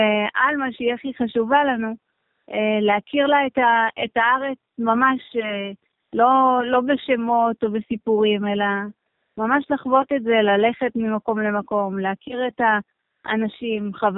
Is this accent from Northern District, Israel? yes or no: yes; Nahariya, Northern District, Israel; אבי הוא מנתיב השיירה. זה מושב בצפון, כן, ליד נהריה. ואני מנהריה.